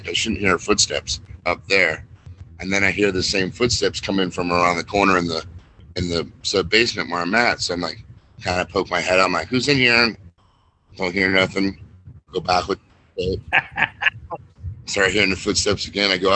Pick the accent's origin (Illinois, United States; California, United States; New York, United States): California, United States; North Hollywood; also born or lived in Shawnee Mission; I was born in Shawnee Mission, Kansas, but I grew up in North Hollywood.